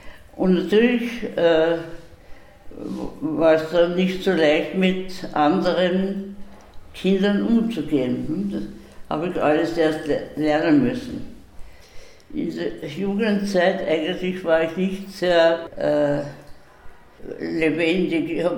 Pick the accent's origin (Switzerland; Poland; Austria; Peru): Austria; Vienna; also born or lived in Steyr; Und dann sind meine Eltern nach Wien übersiedelt, haben mich natürlich mitgenommen. Und in Wien hat es mir zuerst überhaupt nicht gefallen